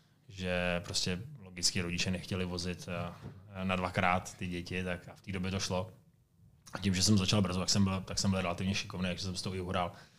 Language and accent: Czech; Slovakia; Ne, my jsme ze Slovenska, takže Siveka.